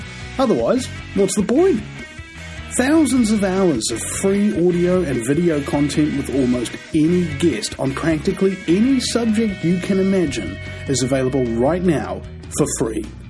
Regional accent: New Zealand; the first and only New Zealander in history to be offered a talk radio show on an American network.

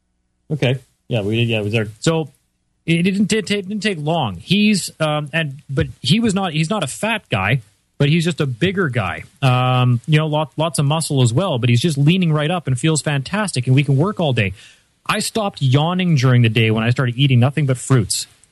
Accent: Canada; I'm from Canada. I can't eat garden vegetables year round.

